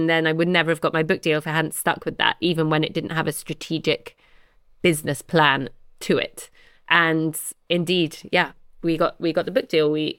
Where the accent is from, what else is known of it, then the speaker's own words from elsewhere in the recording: London, United Kingdom; I said, me too, but where in London? Muswell Hill. Me too. What street did you grow up on? And we grew up on the same street. She grew up on the bottom and I grew up on the top.